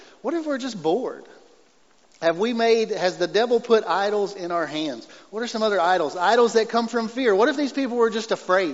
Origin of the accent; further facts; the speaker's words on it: United States; And yet, because I'm an American man, I'm supposed to race home from worshiping God